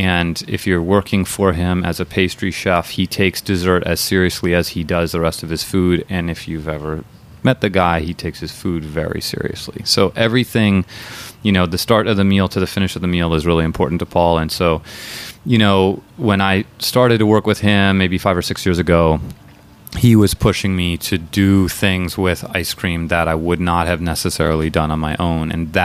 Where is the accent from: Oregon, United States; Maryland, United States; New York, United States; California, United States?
California, United States; San Francisco; That's where I'm from. I'm from San Francisco.